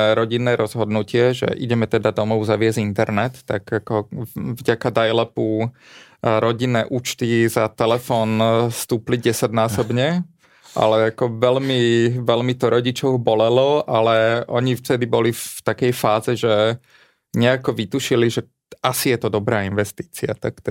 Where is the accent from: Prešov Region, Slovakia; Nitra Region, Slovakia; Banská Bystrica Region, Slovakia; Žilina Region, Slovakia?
Nitra Region, Slovakia; Topoľčany; Ja som vyrastal v Topolčanoch.